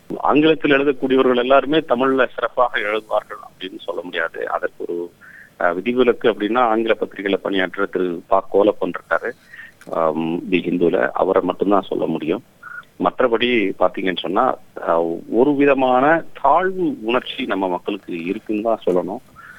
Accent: Tamil Nadu, India; நான் தருமபுரி மாவட்டம் பண்டல்லி அப்படின்ற ஒரு குக்கிராமத்தில், தருமபுரியிலிருந்து 20 கிலோமீட்டர் தொலைவில் இருக்கிற ஒரு குக்கிராமத்தில் பிறந்தேன். அங்கே அரசு பள்ளியில தான் தமிழ் வழி கல்வியில உயர்நிலை பள்ளி, மேல்நிலை பள்ளியில படித்தேன். பிறகு அரசு கலைக்கல்லூரியில தான் பட்டம் படித்தேன் தருமபுரியில.

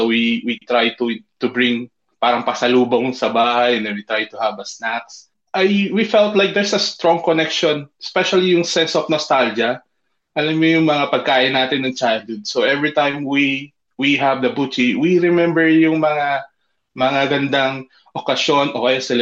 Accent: Cavite, Calabarzon, Philippines; We've been here for almost 12 years na, way back 2014. And we grew up sa Cavite din as well.

